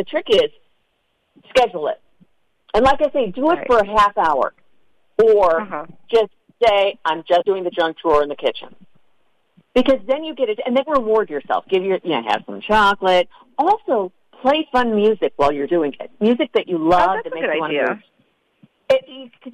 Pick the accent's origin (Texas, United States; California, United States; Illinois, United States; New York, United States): New York, United States; Buffalo; I grew up in Buffalo. She's still there.